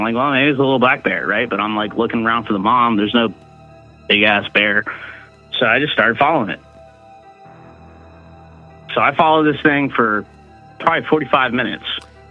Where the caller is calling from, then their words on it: Tampa, Florida, United States; from Tampa, Florida.